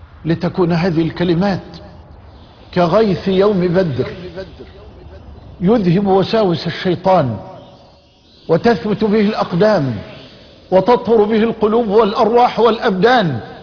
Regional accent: Egypt; اللهم اجعل بلدنا مصر في أمنك وأمانك وحفظك وحرزك وضمانك

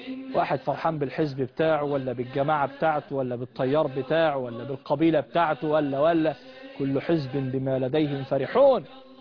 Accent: Egypt; احنا عايزين برضو لما واحد في فلسطين يتألم انا كمصري اشعر به

